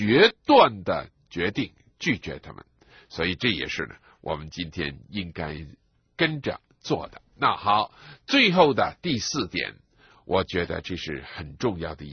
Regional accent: China; 就是我们中国人呢是一个讲人情的民族

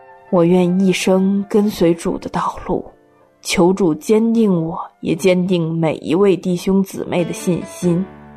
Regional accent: Shandong, China; 我是来自山东的

